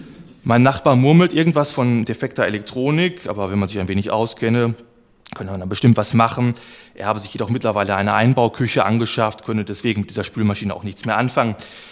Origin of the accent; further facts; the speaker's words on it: Hamm, North Rhine-Westphalia, Germany; jetzt erzähle ich euch mal was über Sperrmüll in meiner Heimatstadt Hamm.